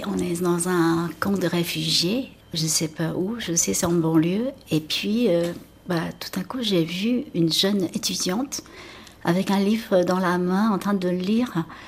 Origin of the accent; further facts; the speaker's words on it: Cambodia; chez nous, au Cambodge, j'ai toujours grandi au Cambodge, malgré que je suis d'origine chinoise